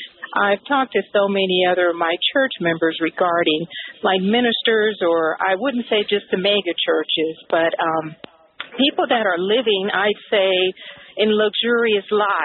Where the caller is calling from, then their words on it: Omaha, Nebraska, United States; I'm from Omaha